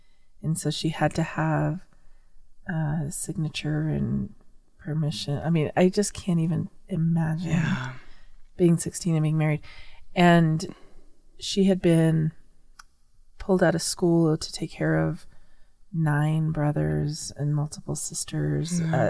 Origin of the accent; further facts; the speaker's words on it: Denver, Colorado, United States; I am a Chicana Latina, born and raised in West Denver